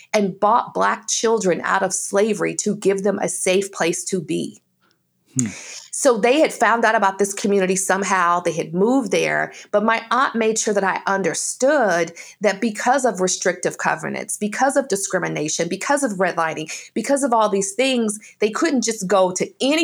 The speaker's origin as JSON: {"language": "English", "town": "Detroit", "region": "Michigan", "country": "United States", "tie": "born or raised there", "also_born_or_lived": "Louisville / Erlanger", "said": "I was born in Louisville, Kentucky. And my parents moved to Detroit, you know, in the 80s for, you know, better opportunities."}